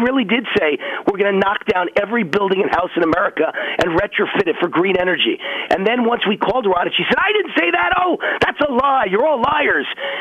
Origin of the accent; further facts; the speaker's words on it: New York, United States; because I grew up in New York in kind of a rough, blue-collar, working-class neighborhood, all my buddies, Italian, Irish, working-class guys who are union members